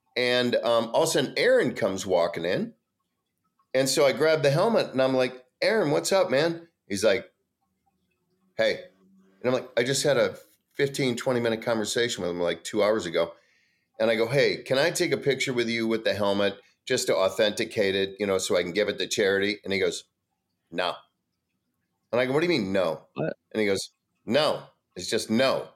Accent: Wisconsin, United States; I'm close. I'm from Wisconsin.

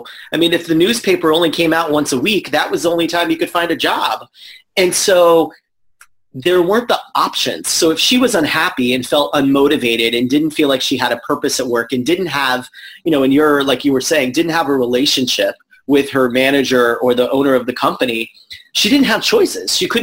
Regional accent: California, United States; I grew up in California, but she grew up in a small town in the Midwest of the United States

